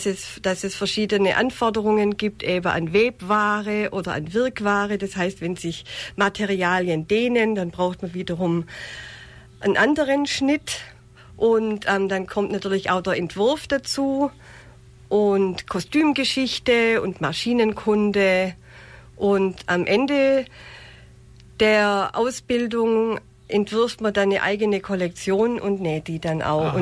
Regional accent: Neu-Ulm, Bavaria, Germany; ich bin in Neu-Ulm geboren und aufgewachsen und war schon als Kind häufig im Theater

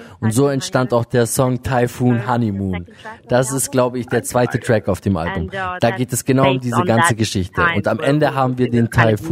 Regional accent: Australia; now in Berlin, Germany; ich komme aus Australien, also wäre es natürlich ein Traum, auch mal dorthin zu kommen und zu spielen.

